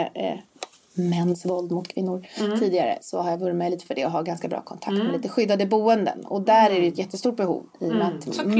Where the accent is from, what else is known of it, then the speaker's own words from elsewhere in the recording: Stockholm, Stockholm County, Sweden; Jag är uppvuxen i Östberga precis här bredvid.